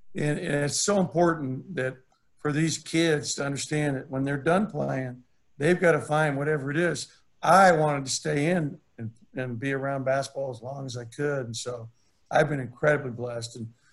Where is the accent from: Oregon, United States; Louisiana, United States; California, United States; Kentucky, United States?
California, United States; Santa Barbara; gaucho. That's my hometown, Santa Barbara.